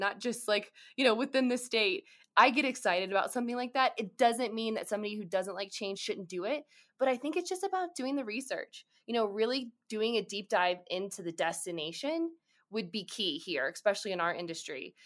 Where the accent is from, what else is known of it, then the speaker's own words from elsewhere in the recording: Kansas City, Missouri, United States; So I grew up in Kansas City and went to undergrad at the University of Kansas and did journalism.